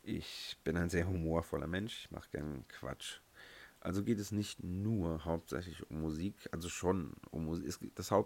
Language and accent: German; Saarland, Germany; Früher in der Grundschule. Natürlich standardmäßig. Also bei uns im Saarland war das auf jeden Fall so.